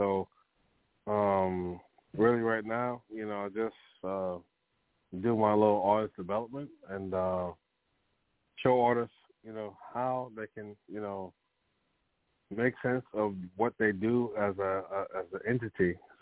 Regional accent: Staten Island, New York, United States; also born or lived in Trinidad and Tobago / Jamaica / Brooklyn; Me, I'm originally from, I was born in Staten Island, Staten Island, USA, Richmond Hill Hospital. Then raised in Trinidad and Jamaica. And then, you know, after that, back to New York.

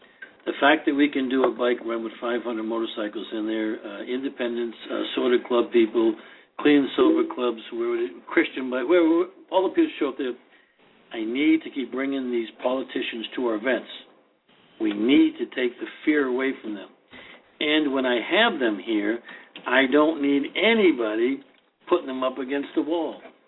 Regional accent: California, United States; See, I'm from California, and that just blew me out the door.

